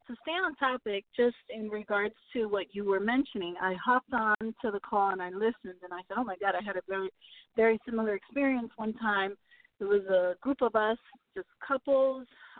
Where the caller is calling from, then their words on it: New Jersey, United States; I'm originally from New Jersey. That's 973. But I live in Florida now.